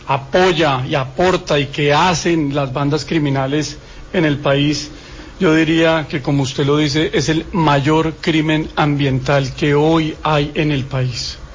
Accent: Colombia; Ahí hay algo que como colombianos tenemos que, por supuesto, combatir con contundencia.

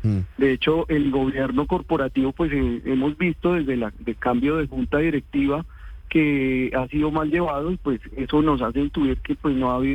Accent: Colombia; como colombiano también quiero defender a Ecopetrol.

